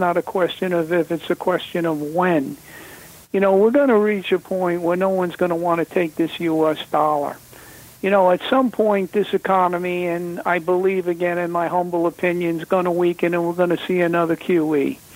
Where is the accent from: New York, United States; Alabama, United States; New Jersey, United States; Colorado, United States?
New York, United States; Long Island, New York.